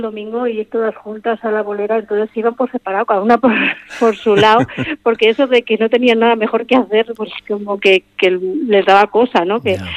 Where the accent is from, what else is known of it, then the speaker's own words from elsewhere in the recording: Okondo, Basque Country, Spain; yo lo conozco porque soy de aquí, de Oquendo